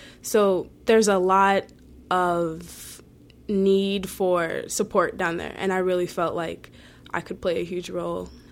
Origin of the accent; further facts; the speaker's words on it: the North, United States; Even though I'm from the North, I'd never been to the South before my trip to Katrina.